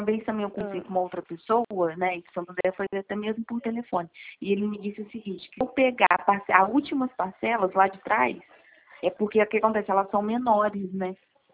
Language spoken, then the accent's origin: Portuguese; Barra Mansa, Rio de Janeiro, Brazil; que eu sou de Barra Mansa direto